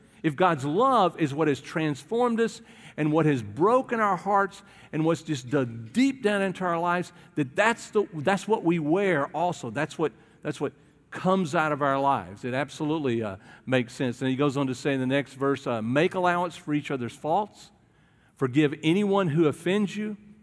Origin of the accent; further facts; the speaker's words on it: the South, United States; Grew up in the South. I know a lot of you did. And, you know, being a Southerner